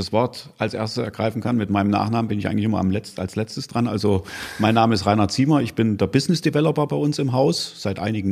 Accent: Kassel, Hesse, Germany; born there; Selbst bin ich in Kassel geboren, bin Kasselaner, da gibt es ja Unterschiede. Mhm. Da ich in Kassel geboren bin, bin ich halt auch Kasselaner.

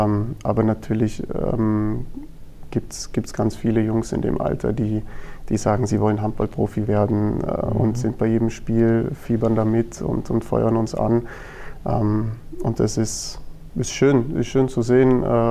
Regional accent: Munich, Bavaria, Germany; als gebürtiger Münchner

